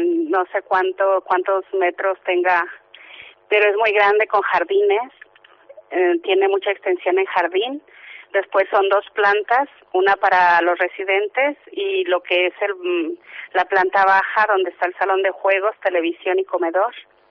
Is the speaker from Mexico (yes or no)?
yes; Mexico; now in Spain; Yo soy mexicana.